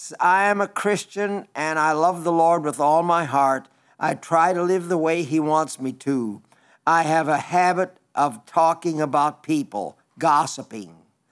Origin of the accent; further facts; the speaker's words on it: South Dakota, United States; I was raised in Western South Dakota, and they had cowboys out there in those days